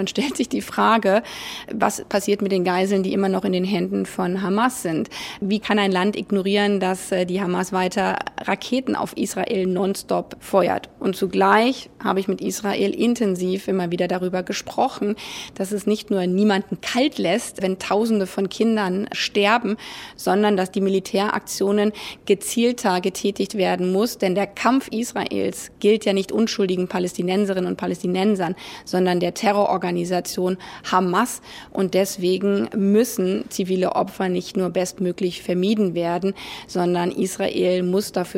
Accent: Germany; Und deswegen haben wir als Deutsche zum Beispiel auch immer wieder versucht, in den letzten Jahren sogenannte Klimapartnerschaften zu schaffen.

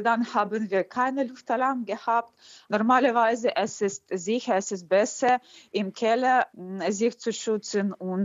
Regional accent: Kyiv, Ukraine; German is a second language; Ich habe meine Heimatstadt sehr, sehr, sehr vermisst. Ich habe meine Wohnung vermisst und auch ich habe hier was zu tun beruflich.

